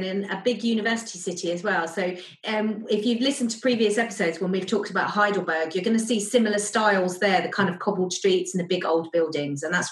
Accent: United Kingdom; Being British, I'm not very keen on this.

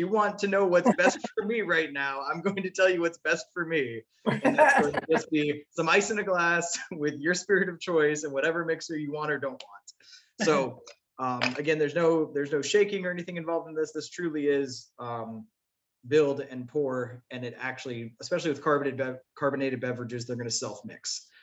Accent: Florida, United States; I am from Florida, if the shirt and the rest of the personality don't pull that up.

